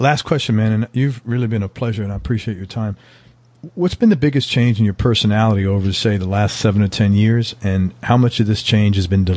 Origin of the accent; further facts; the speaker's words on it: Bronx, New York, United States; and I grew up in the Bronx and I'm a typical, like, New York guy inherently like that.